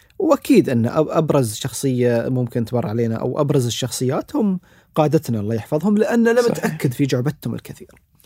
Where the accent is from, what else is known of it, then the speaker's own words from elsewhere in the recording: United Arab Emirates; وشفنا نحن وللأسف نوعا ما هذا مو موجود عندنا في الإمارات